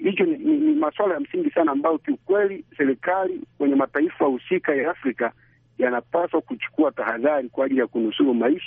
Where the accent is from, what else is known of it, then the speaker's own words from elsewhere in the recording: Sirari, Mara, Tanzania; natokea mpakani mwa Kenya na Tanzania hapa Sirari.